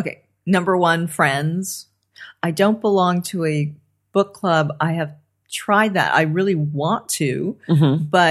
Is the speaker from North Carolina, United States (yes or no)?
no; Los Angeles, California, United States; I mean, I grew up on the Sunset Strip